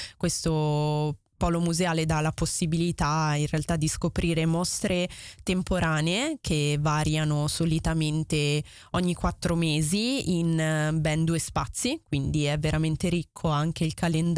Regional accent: Naples, Campania, Italy; parliamo della mia città natale, ovvero Napoli. Io sono nata a Napoli

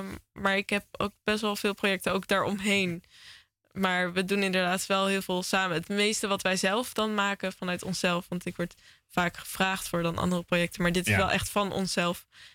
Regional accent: Zoetermeer, South Holland, Netherlands; Zij woonden in Zoetermeer en wij zijn ook opgegroeid in Zoetermeer.

